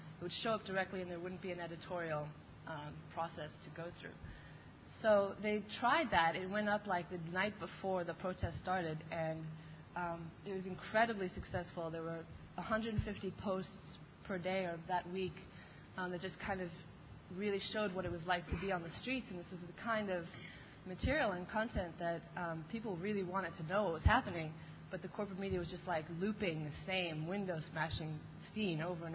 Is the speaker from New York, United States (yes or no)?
yes; New York City, New York, United States; I'm from New York City, sort of.